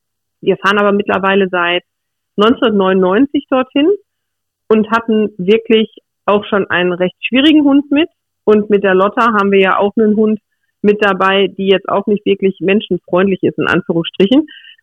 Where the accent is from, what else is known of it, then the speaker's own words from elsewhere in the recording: North Rhine-Westphalia, Germany; wir kommen ja eigentlich aus dem Pott. Und hier ist es halt immer relativ voll und laut.